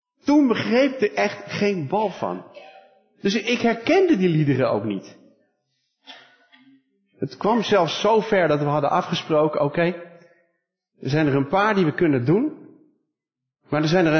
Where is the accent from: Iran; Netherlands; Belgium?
Netherlands; North Holland; Nee, wij komen uit Noord-Holland, daar zeg je geen ge.